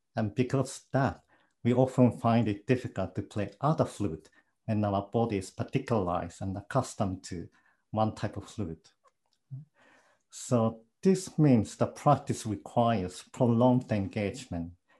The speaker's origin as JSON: {"language": "English", "country": "Japan", "second_language": "English", "lives_now": "Hong Kong", "said": "from Japan, but I live in Hong Kong."}